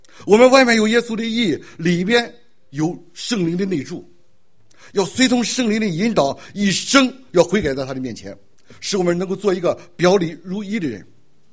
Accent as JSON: {"language": "Chinese", "country": "China", "said": "我们中国人呢有一本书叫叫《西游记》是吧？"}